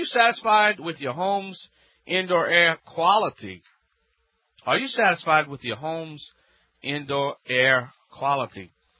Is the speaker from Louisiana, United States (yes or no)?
yes; Louisiana, United States; from the Bayou Land.